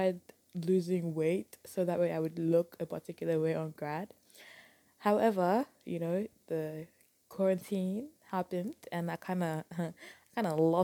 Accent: Lagos, Nigeria; I'm from Lagos.

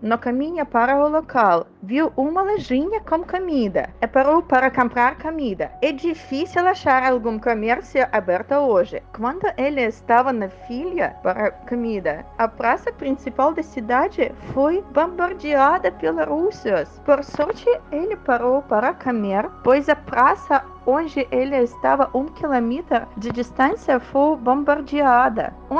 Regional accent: Luhansk, Luhansk Oblast, Ukraine; Portuguese is a second language; now in Rio de Janeiro, Brazil; Originalmente somos de Luhansk, uma região separatista que começou a ser anexada pela Rússia em 2014.

